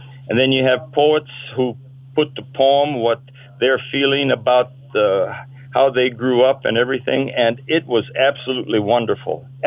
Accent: Hawaii, United States; And I brought my growing up and the things I learned as a Hawaiian cowboy growing up with my uncle and aunt on their cattle ranch.

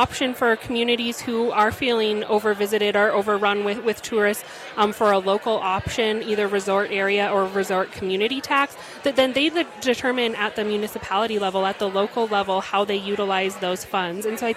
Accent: Montana, United States; I'm from the High Line, so Wapkachugnan, Buffalo Jump, or Haver Beneath the Streets, I think are some hidden gems that even Montanans themselves are not aware that we have in our state.

